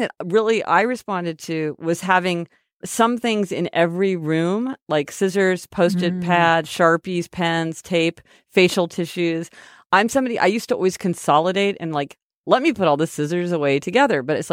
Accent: Kansas City, Missouri, United States; Oh, our hometown neighbor. We're from Kansas City, Missouri, but, you know, love a fellow Kansas Cityan.

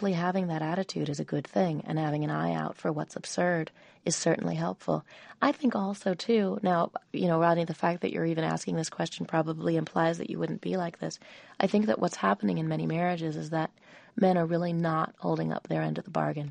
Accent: United States; it was a real culture shock, even though I'm American.

